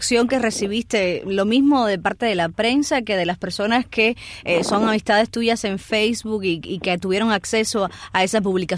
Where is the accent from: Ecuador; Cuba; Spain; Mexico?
Cuba; no lo digo solamente como un miembro de la prensa, sino como cubana